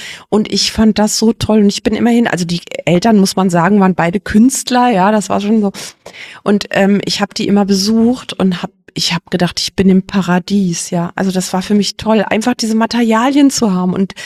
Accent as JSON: {"language": "German", "town": "Giessen", "region": "Hesse", "country": "Germany", "tie": "born or raised there"}